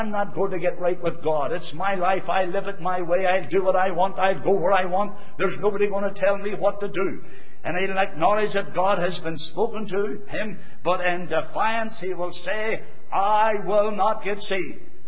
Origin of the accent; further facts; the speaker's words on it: Dromara, Northern Ireland, United Kingdom; I grew up in Drumara, just a little out the way there